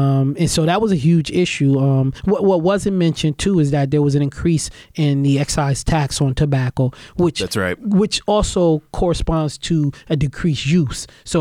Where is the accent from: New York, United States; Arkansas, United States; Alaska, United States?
New York, United States; Buffalo; now in North Tonawanda, United States; Yeah, I'm right from the Fruit Belt, right here. You know, right here in the Fruit Belt, and I could be in Springville in one afternoon, and the next day I could be in North Tonawanda. Mm-hmm. Which is where I live, by the way.